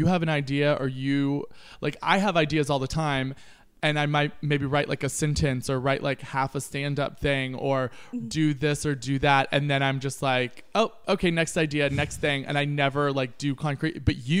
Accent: Kentucky, United States; I grew up in Kentucky.

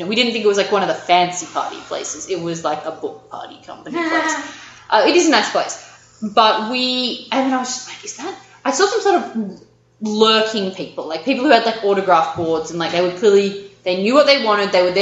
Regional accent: Australia; obviously, that I'm Australian.

